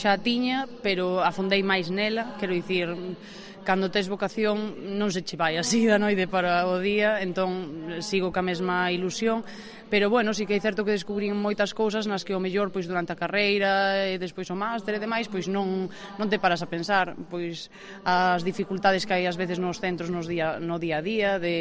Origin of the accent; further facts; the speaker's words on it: A Baña, Galicia, Spain; now in Santiago de Compostela, Spain; a miña aldea é a Baña